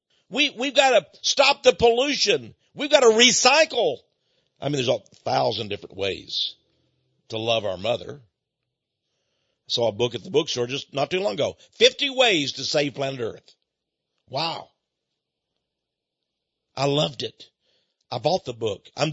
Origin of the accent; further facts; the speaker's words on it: Texas, United States; by the way, I'm from Texas.